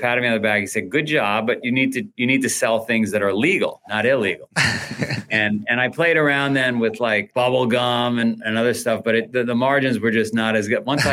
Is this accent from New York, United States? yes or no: yes; Queens, New York, United States; I grew up in Queens. If you saw the movie Goodfellas, I grew up ground zero for that.